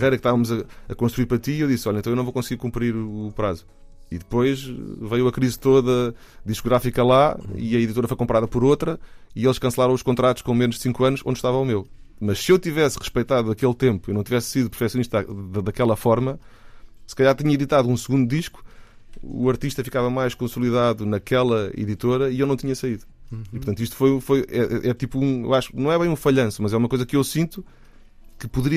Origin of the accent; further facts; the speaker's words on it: Queluz, Lisbon, Portugal; porque eu nasci em Lisboa, mas depois fui viver para Queluz, uhum. E fazia muito caminho de comboio de Lisboa, porque já estava na escola cá em Lisboa